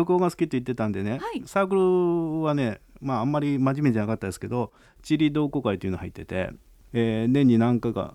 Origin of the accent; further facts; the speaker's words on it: Ishikawa, Japan; 私は石川県北陸です。